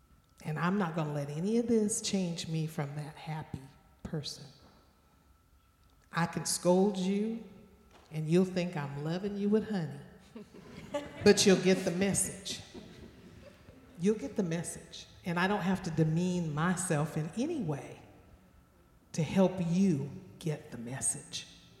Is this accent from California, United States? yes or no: no; New Orleans, Louisiana, United States; I am still the great-great-granddaughter of a slave. I am still Native American. I am still Creole from New Orleans.